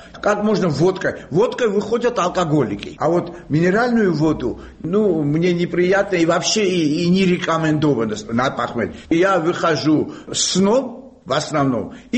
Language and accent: Russian; Tbilisi, Georgia; Мы вот коренной тбилисель.